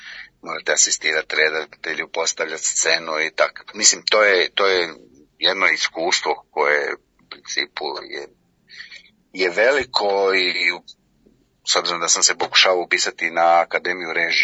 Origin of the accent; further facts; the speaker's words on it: Vareš, Federation of Bosnia and Herzegovina, Bosnia & Herzegovina; also born or lived in Semizova Ponikva; Rođen sam u Semizovoj Ponikvi, mislim da sam živio tamo 2 godine, onda sam se preselio u Vareš. U ulici Đure Đakovića, taj kvart smo mi zvali u Varešu, koliko god da je Vareš bio mali, Bazenčani.